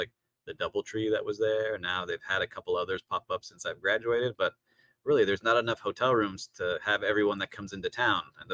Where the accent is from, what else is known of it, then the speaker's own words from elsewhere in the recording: Miami, Florida, United States; I'm born and raised in Miami, but I never liked the Hurricanes.